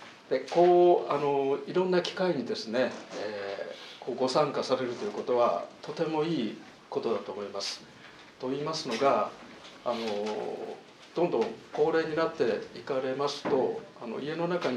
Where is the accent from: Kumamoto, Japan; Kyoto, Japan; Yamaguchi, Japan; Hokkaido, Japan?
Kyoto, Japan; moved away as an adult; now in Miyazu, Japan; 私の出身は京都市なんですけれども、この丹後が気に入りまして、実は宮津に移住しまして今4年目になります。